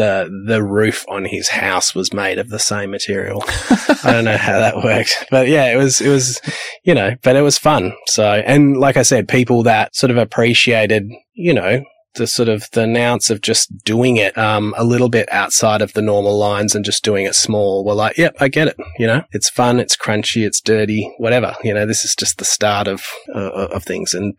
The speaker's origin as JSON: {"language": "English", "town": "Perth", "region": "Western Australia", "country": "Australia", "said": "hey, I'm from Perth and I make kind of deep house music and stuff."}